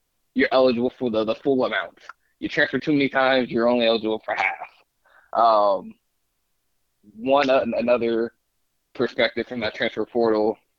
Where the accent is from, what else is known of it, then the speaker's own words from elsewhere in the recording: Broken Arrow, Oklahoma, United States; I'm from Tulsa, Broken Arrow, Oklahoma, Tulsa, Oklahoma.